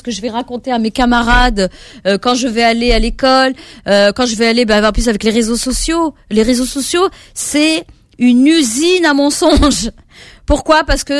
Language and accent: French; Corsica, France; moi, je suis corse, d'origine marocaine et corse